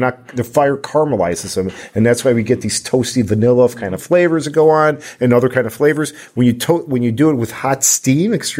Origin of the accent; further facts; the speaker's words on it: Chicago, Illinois, United States; And when I say intense snow, hey, we're from Chicago. We know snow, right, guys?